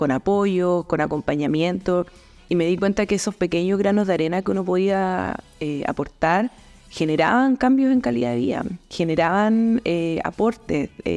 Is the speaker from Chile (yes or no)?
yes; Viña del Mar, Valparaíso, Chile; moved away as an adult; now in Puerto Montt, Chile; Bueno, yo soy de Viña del Mar. Llevo 4 años acá en Puerto Montt y toda mi vida quise vivir en el sur.